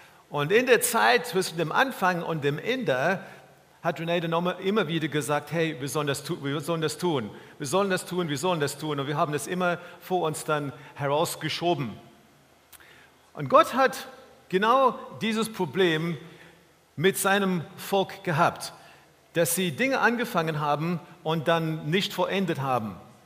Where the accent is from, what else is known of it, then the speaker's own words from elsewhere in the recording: Dresden, Saxony, Germany; now in Bielefeld, Germany; Wir kommen aus Dresden, für die alle, die Gäste sind. Wir haben in Dresden seit 20 Jahren Gemeindearbeit gemacht, Gemeinde geleitet.